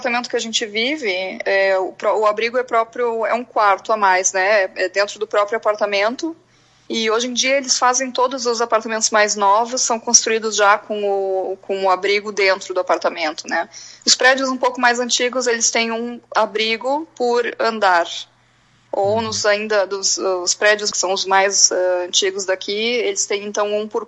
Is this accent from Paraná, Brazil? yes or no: no; Garibaldi, Rio Grande do Sul, Brazil; now in Israel; A minha família, minha mãe nasceu em Garibaldi, né? … Eu cresci em Garibaldi, amo Garibaldi, tenho uma proximidade, um laço muito forte com Garibaldi